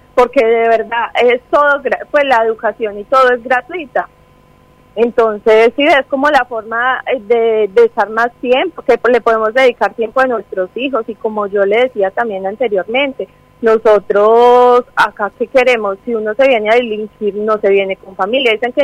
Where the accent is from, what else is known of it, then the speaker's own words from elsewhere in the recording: Colombia; now in Argentina; simplemente porque somos colombianos.